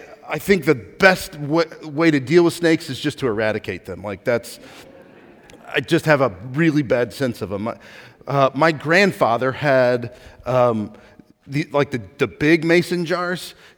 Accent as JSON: {"language": "English", "region": "Texas", "country": "United States", "tie": "born or raised there", "said": "I grew up in East Texas where there's poisonous snakes everywhere."}